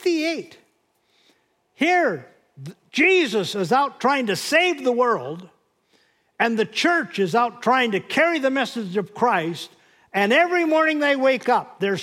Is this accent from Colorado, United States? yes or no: no; North Dakota, United States; this is a hard lesson for me because I'm Norwegian and I come from North Dakota.